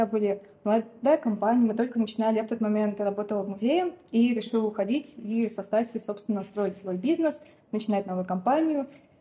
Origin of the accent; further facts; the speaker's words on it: Moscow, Russia; Я из Москвы и заканчивала Московский университет истории искусств.